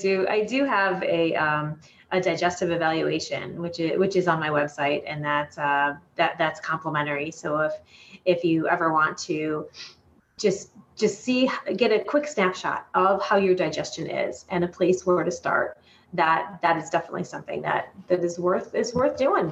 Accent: Michigan, United States; now in Chicago, United States; So if you say, so that I'm from Chicago area, remember, I grew up in Michigan.

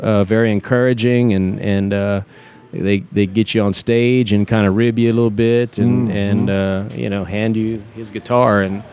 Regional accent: Lafayette, Louisiana, United States; Well, growing up in Lafayette, I mean, we heard all the New Orleans music as well.

